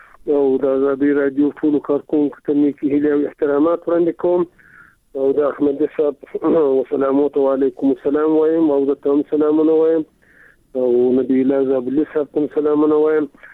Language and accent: Pashto; Afghanistan; موږ د افغانستان خلک یو، موږ دلته بېواز دي